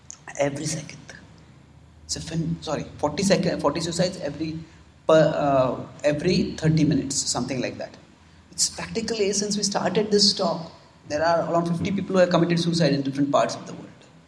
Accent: India; English is a second language; I come from India, where people are passionate about cricket.

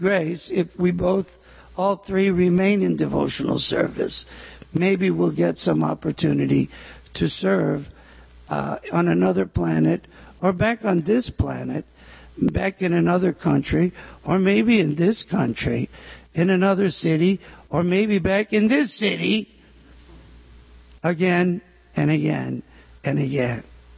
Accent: Midwest, United States; when I grew up in the Midwest

